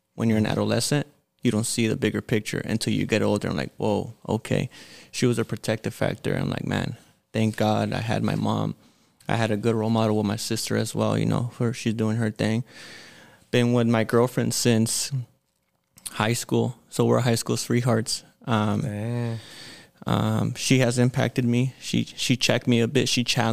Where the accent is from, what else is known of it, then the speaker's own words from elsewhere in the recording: Pomona, California, United States; I grew up on Holt, pretty primary street of Pomona.